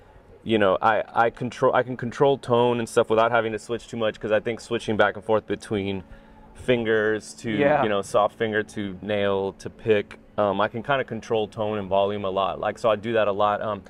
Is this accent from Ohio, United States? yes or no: no; Laredo, Texas, United States; Because I'm from Laredo, Texas, which is south of there.